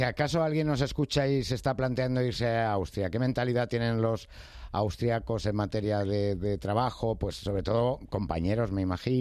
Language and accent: Spanish; Madrid, Community of Madrid, Spain; Yo soy de Vicálvaro, al lado de Coslada.